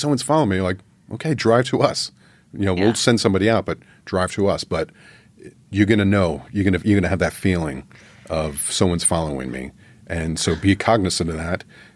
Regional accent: New York City, New York, United States; moved away; That's how I came out here. I'm from New York City. I was recruited from out of state.

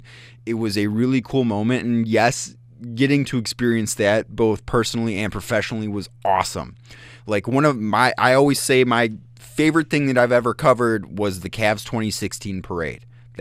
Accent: Cleveland, Ohio, United States; Correct. Born and raised in Cleveland, went to college in the greater Cleveland area.

